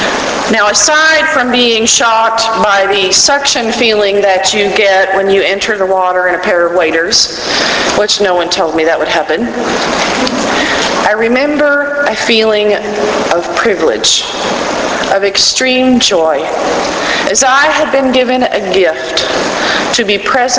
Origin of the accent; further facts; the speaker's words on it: Waco, Texas, United States; I can remember the first time that I drove from Waco, my hometown, to Fort Worth by myself.